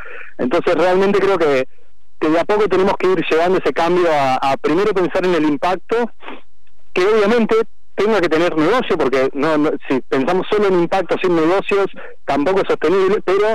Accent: Buenos Aires, Argentina; yo soy de Buenos Aires y los estoy llamando desde Bariloche, porque estoy justo de un poquito de turismo.

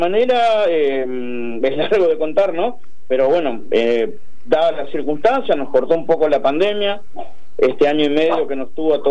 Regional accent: Concordia, Entre Ríos, Argentina; born there; tengo 47 años, soy nacido aquí en Concordia, 1975, estuve viviendo en varios lugares, volví hace ya casi 20 años que volví acá a Concordia, en el año 2003

